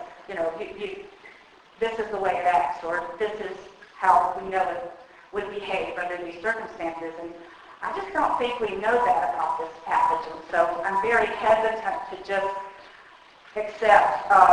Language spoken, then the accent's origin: English; the South, United States; I'm from the South. We don't typically talk fast, so this is a challenge.